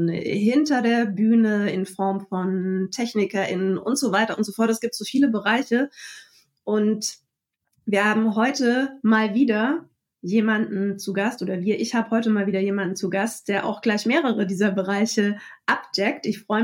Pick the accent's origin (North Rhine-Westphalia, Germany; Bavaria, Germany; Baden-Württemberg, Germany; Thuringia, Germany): Bavaria, Germany; ich komme aus Bayern